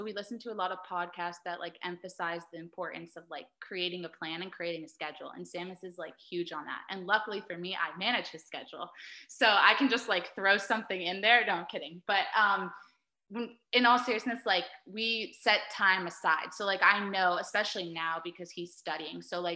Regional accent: Florida, United States; Like I said, I'm originally from South Florida, but like my family's here now. And so this is home for me and now him.

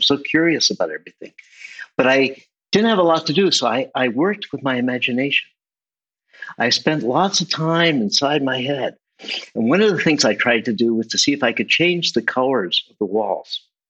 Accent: San Francisco, California, United States; But I grew up in San Francisco. My family had been in San Francisco since before the 1900s. Grew up in a Jewish family.

